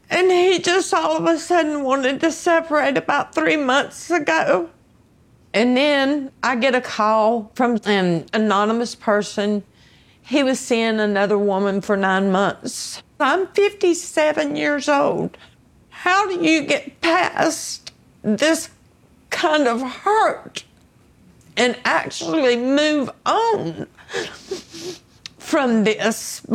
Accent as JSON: {"language": "English", "region": "North Carolina", "country": "United States", "said": "I'm from North Carolina."}